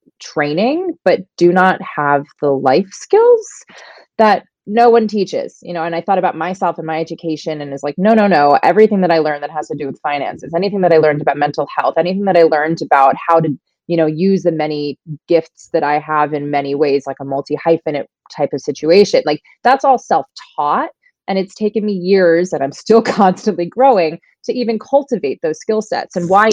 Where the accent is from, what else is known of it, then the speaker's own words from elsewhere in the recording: New York, United States; now in Los Angeles, United States; No, I am a New Yorker, like true and true, born and raised.